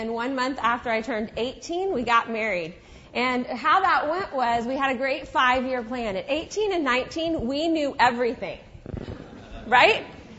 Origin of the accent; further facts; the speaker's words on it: Kansas City, Missouri, United States; because we're from Kansas City and we love to watch the Chiefs lose year after year.